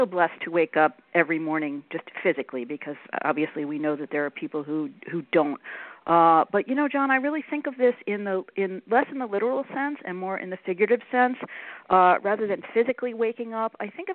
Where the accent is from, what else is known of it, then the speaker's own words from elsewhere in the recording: New York, United States; now in Broward County, United States; I'm from New York originally, but I've been here in Broward County for about 50 years.